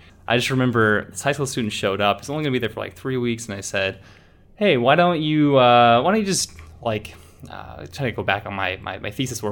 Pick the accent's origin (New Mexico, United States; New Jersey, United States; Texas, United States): Texas, United States; Houston; also born or lived in San Antonio; So I grew up, actually was born in San Antonio, Texas. I got a lot of family there. Grew up in Houston, Texas, and did my undergraduate degree in San Antonio. So I got strong roots back in Texas.